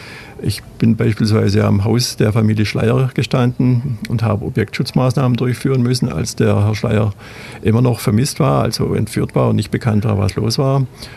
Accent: Bavaria, Germany; Also ich komme wirklich aus dem Land, vom Land, aus dem Allgäu und bin auch mitten auf dem Land aufgewachsen, also nicht mal im Dorf, sondern tatsächlich direkt neben einem Bauernhof.

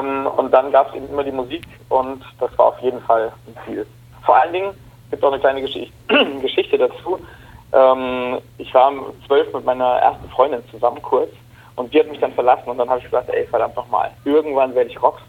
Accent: Mainz, Rhineland-Palatinate, Germany; now in Ulm, Germany; ich bin ja kein Ulmer, sondern ich bin Mainzer.

